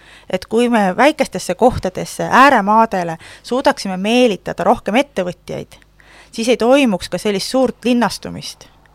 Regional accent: Haapsalu, Lääne County, Estonia; Ma olen ise Haapsalus pärit

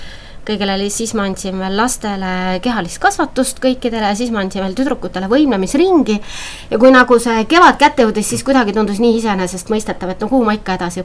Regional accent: Paide, Järva County, Estonia; ma olen täitsa Paide tüdruk. Ma ikka ütlen, et Paide on ikka minu kodulinn, et ma olen sündinud Paides, ma olen Paides lastaajas käinud

